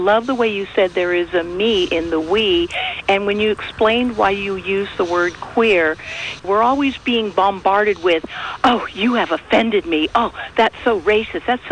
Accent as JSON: {"language": "English", "town": "San Francisco", "region": "California", "country": "United States", "tie": "born or raised there", "said": "But yet I was raised in San Francisco, grew up in the Castro."}